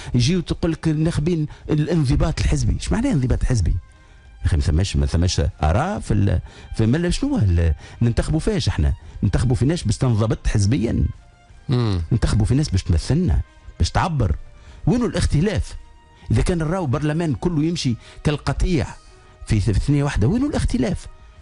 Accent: Tunisia; الديمقراطية هذه اللي عندنا في تونس اللي هي يعني هشة

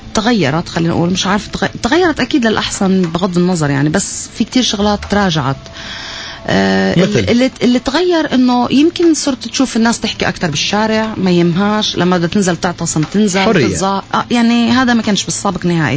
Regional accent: Palestine; كوني فلسطيني

